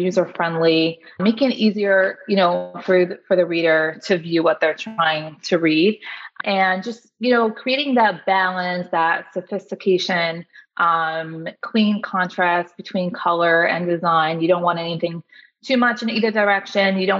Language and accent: English; New York, United States; So I grew up in upstate New York for the most part of my childhood and later years.